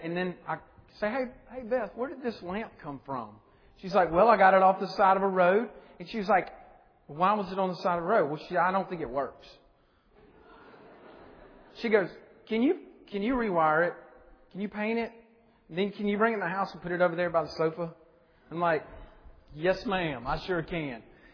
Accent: Mississippi, United States; And I grew up in Mississippi, and we had about 1,200 acres that we leased from a cousin.

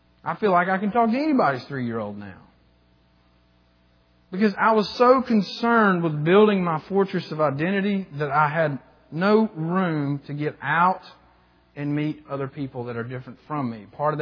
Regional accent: Mississippi, United States; When I stopped having my identity in the fact that I was from Mississippi, it freed me to get to know you.

